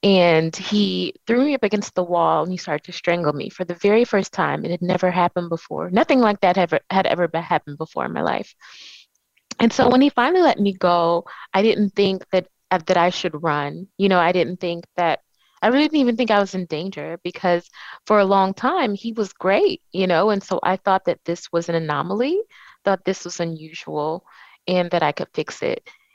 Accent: Cleveland, Ohio, United States; Yeah, so I am from Cleveland, Ohio. So I'm a Midwesterner and from a really close family

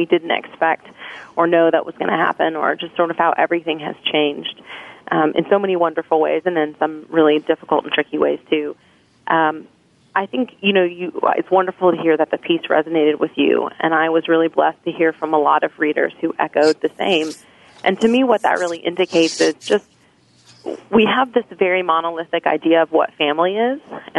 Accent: Memphis, Tennessee, United States; I grew up in Memphis, Tennessee. I'm first-generation Indian immigrant, and so that was an interesting experience.

